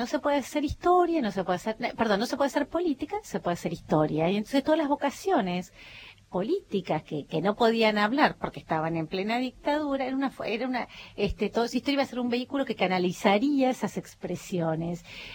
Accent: Argentina; somos como argentinos

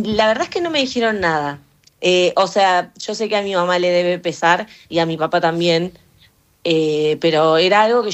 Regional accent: Buenos Aires, Argentina; born there; Bueno, nací ahí, pero me crié en diferentes lugares, como en Mar del Plata, en Punta Indio, que es un pueblo cerca de... Punta Indio es la base, el pueblo se llama Verónica, que está cerca de La Plata.

